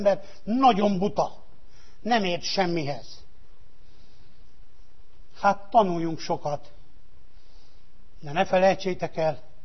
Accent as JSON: {"language": "Hungarian", "town": "Kisgalambfalva", "region": "Harghita", "country": "Romania", "tie": "born or raised there", "said": "Amíg én gyermek voltam, és 15 évig felnőttem Kisgalamfalván, a 800 vagy 1000 számú közösségben egy elválás se volt."}